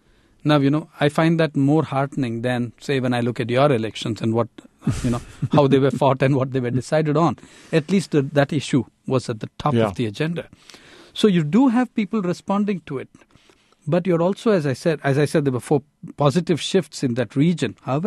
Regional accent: Andhra Pradesh, India; you have an election in Andhra Pradesh, my home state of 80 million people

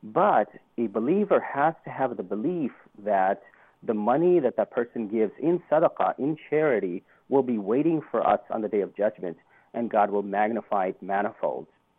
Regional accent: India; or my home country, India, can we really, really appreciate the how poor people are in the rest of the world.

